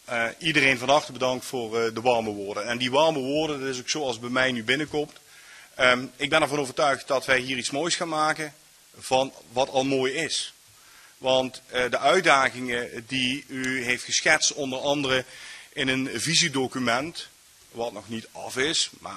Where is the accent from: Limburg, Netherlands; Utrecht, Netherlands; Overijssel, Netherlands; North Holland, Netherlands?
Limburg, Netherlands; Heerlen; Ik ben geboren en getogen in Heerlen.